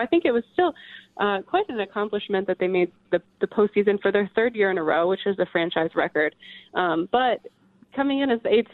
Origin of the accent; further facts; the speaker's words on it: Tampa, Florida, United States; I should preface it by saying that I am from the Tampa Bay area.